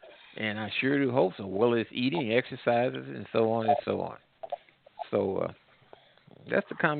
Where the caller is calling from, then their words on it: Missouri, United States; Well, I'm calling from Missouri right now.